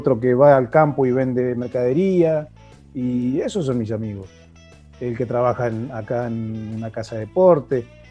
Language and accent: Spanish; Curuzú Cuatiá, Corrientes, Argentina; como decimos acá en Curuzú, del gurisito, del niño, del pibe